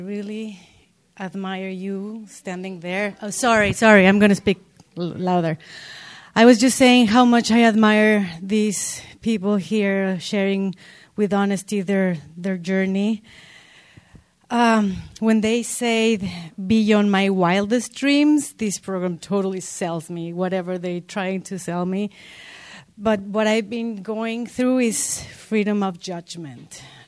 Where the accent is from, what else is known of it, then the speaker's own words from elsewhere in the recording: Mexico; English is a second language; moved away as an adult; now in United States; I come from Mexico, and I mean, my dream to come here was to make money in U.S. dollars, not have 3 children and no help.